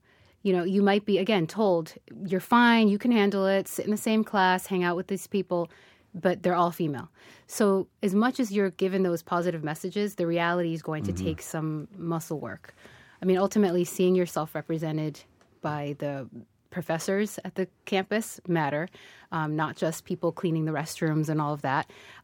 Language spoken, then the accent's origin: English; Framingham, Massachusetts, United States; I grew up in Framingham, and I just felt really comfortable with all sorts of people from different backgrounds.